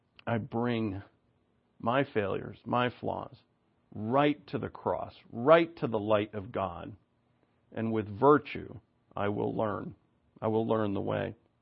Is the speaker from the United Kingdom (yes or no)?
no; Rhode Island, United States; Yeah, I'm a boy from Rhode Island. We have hills. We don't have anything like that.